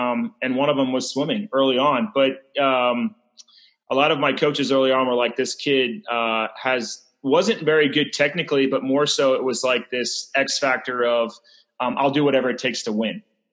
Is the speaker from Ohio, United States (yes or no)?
no; Philadelphia, Pennsylvania, United States; We grew up in Philadelphia, so we would go to the Jersey Shore, the clean side.